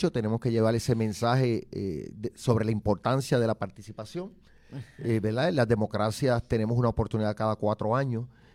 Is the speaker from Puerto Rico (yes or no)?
yes; Salinas, Puerto Rico; Y practiqué en todo el sur de Puerto Rico, particularmente allá en mi pueblo, en Salinas.